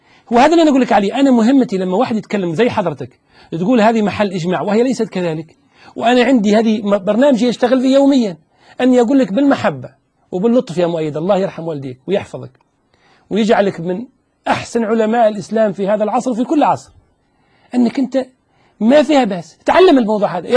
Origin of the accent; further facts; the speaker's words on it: Tunisia; أنت الآن لما شوف أهلي في تونس، أنا تونسي، لما التوانسة يسمعوا كلامك